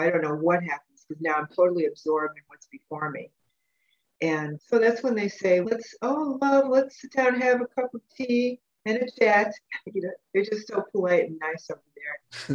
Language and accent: English; Cleveland Heights, Ohio, United States; threaten to hurt me just because I was from Cleveland Heights.